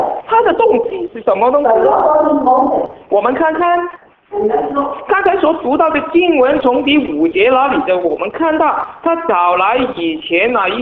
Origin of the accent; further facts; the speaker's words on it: Guangdong, China; 我们广东人，我们广东人说十五、十六这些不知道哪一个是对。